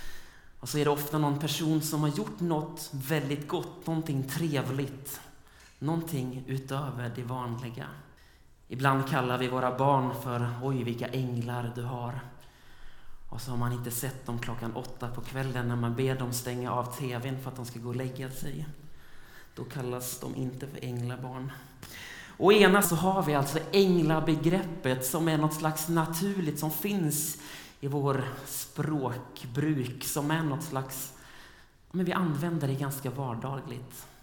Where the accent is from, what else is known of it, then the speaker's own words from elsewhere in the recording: Varberg, Halland County, Sweden; När jag växte upp i Varberg på västkusten